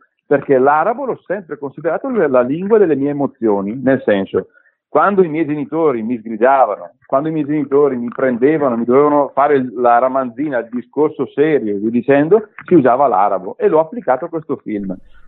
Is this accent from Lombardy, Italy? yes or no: yes; Brescia, Lombardy, Italy; E sono cresciuto in un'Italia completamente diversa da quella che leggiamo adesso